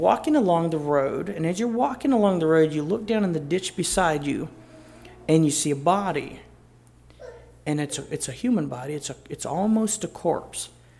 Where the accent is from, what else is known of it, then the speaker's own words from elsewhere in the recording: United States; my brother and I, we come from America, and we go to Bangladesh, which is completely foreign, which is so strange.